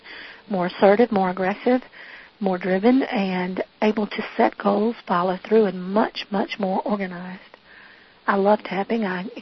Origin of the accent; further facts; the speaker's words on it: Coward, South Carolina, United States; I am from Coward, South Carolina, a small town near Florence, and you made believers out of us down here.